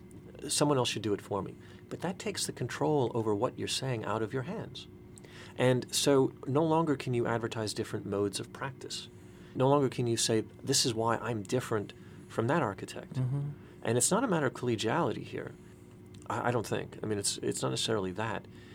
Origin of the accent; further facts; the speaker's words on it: United States; for myself as an American, I've grown up in a different understanding.